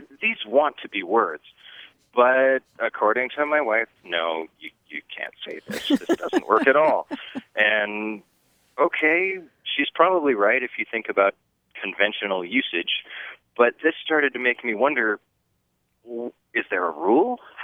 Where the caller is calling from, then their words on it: Bozeman, Montana, United States; I am calling from Bozeman, Montana.